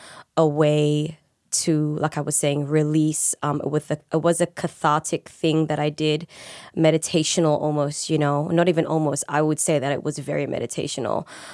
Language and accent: English; Malaysia; as a child growing up in Malaysia, as a mixed child to be exact.